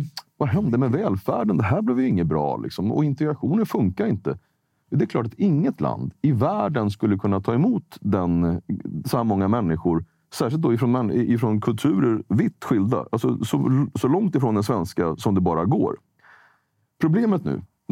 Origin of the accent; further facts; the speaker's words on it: Sweden; born there; Men jag är född i Sverige, men jag har ett annan färg.